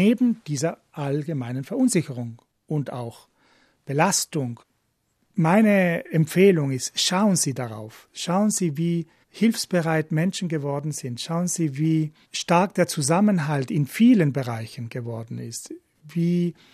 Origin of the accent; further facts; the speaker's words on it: Argentina; Ich bin in Südamerika aufgewachsen. in Argentinien und habe meine Kindheit in der Militärdiktatur verbracht.